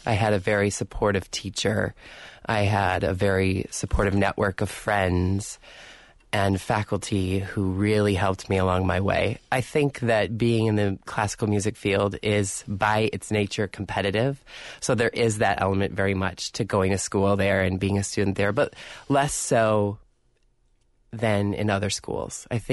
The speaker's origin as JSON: {"language": "English", "town": "Lake Geneva", "region": "Wisconsin", "country": "United States", "tie": "born or raised there", "said": "I grew up in the Lake Geneva area."}